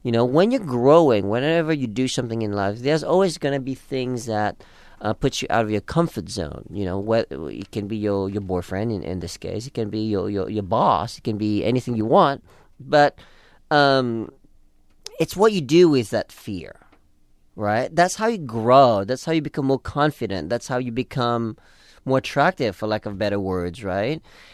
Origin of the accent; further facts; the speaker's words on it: France; now in United States; I was born and raised in France, so the social dynamic there is very different than the U.S.